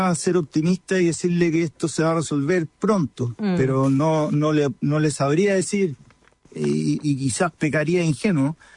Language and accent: Spanish; Chile; donde todos somos chilenos, donde todos tenemos las mismas condiciones